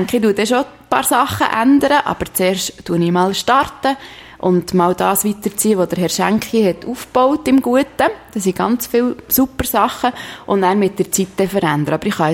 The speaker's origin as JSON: {"language": "German", "town": "Brienz", "region": "Bern", "country": "Switzerland", "tie": "born or raised there", "lives_now": "Steffisburg, Switzerland", "said": "Ich bin 33, in Brienz aufgewachsen, wohne jetzt seit längerem in Steffisburg."}